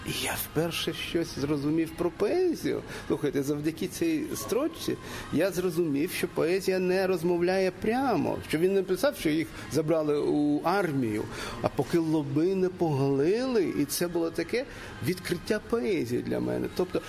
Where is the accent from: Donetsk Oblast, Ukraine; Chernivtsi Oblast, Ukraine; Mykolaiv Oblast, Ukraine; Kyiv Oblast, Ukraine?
Chernivtsi Oblast, Ukraine; Chernivtsi; first language Russian; Ukrainian is a second language; російська мова, так, це моя рідна мова, але українська не рідна. Я виріс у Чернівцях, це місто, яке розмовляло на 3-4 мовах